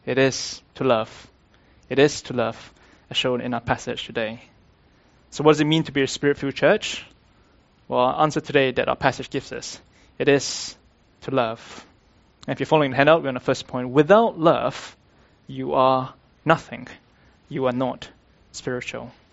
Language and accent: English; Singapore; Many of you would know that I'm from Singapore. That's where I grew up in, and I did university in Singapore.